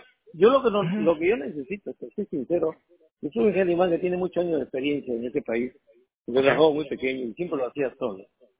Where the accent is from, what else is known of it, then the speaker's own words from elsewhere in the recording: Peru; moved away; porque soy mi país, yo soy peruano